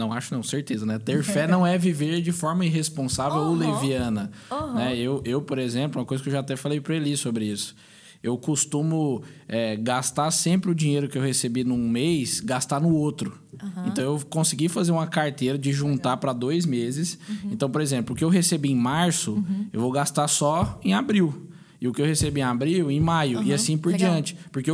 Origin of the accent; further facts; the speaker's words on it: Goiânia, Goiás, Brazil; Eu sou de Goiânia, né? Morei anos em Goiânia, vim para cá e permaneci aqui como missionário.